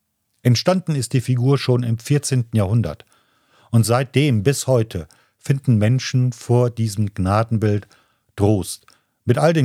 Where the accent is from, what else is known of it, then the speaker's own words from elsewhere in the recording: Rhineland-Palatinate, Germany; now in Telgte, Germany; Ich bin 50 Jahre, bin an der Mosel aufgewachsen und geboren